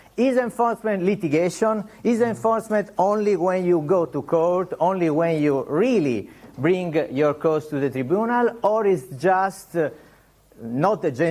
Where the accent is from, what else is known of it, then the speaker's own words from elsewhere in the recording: Italy; English is a second language; you may tell from my accent that I'm not exactly British